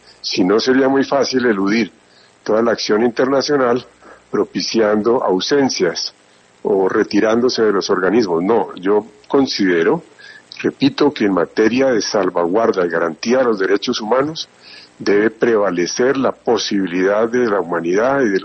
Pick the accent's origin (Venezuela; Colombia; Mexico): Colombia; como colombiano